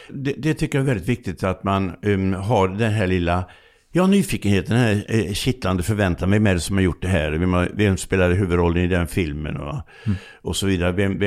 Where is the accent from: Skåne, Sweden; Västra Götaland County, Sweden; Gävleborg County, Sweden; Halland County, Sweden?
Halland County, Sweden; Laholm; För jag kommer ju från Laholm, som bara är 2 mil från svenska metropolen Båstad.